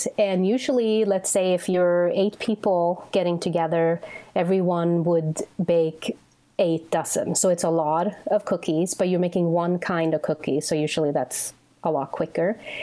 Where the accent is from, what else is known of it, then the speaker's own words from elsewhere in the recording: Sweden; English is a second language; Well, I think back home, so when I was growing up, and well, still too, but the winters are very long.